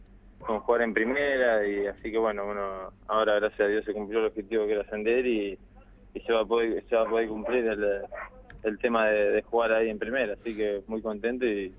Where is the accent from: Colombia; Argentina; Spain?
Argentina; Río Colorado, Río Negro; Acá en mi pueblo estoy.